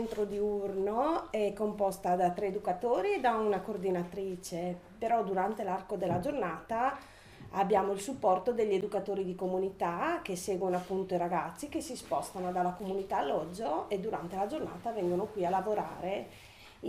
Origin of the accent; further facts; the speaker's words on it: Cagliari, Sardinia, Italy; vengo da Cagliari